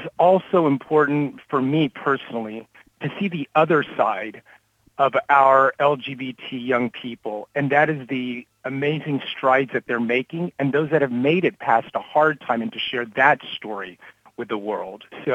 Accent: Texas, United States; I grew up in Texas, Mormon, gay, Latino, where many would see a lot of check marks against you.

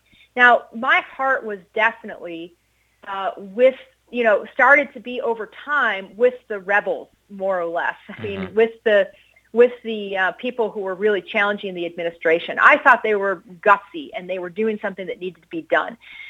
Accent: Midwest, United States; I grew up in the Midwest. We're not super confrontational.

